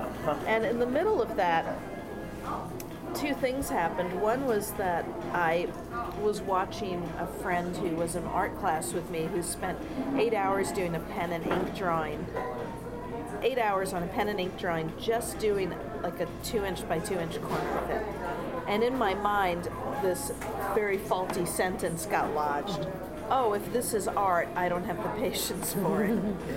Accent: New Jersey, United States; I grew up in New Jersey.

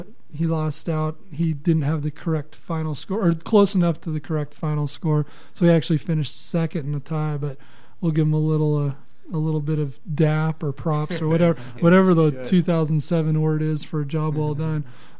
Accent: California, United States; I'm from California. It doesn't feel like spring to me either.

